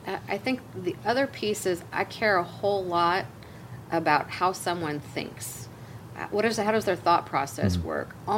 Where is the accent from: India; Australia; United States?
United States; And I think it's such a honor as an American citizen.